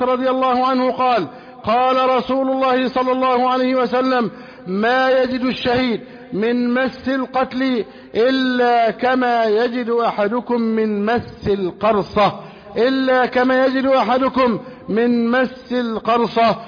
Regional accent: Egypt; أن يحفظ بلدنا مصر أمنا أمانا

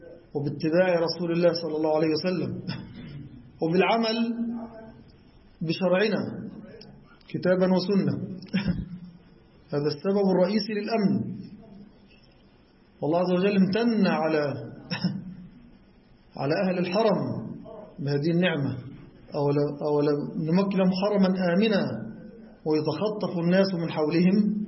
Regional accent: Egypt; نحن في بلدنا مصر هنا هذه الأجهزة تحترم الإسلام

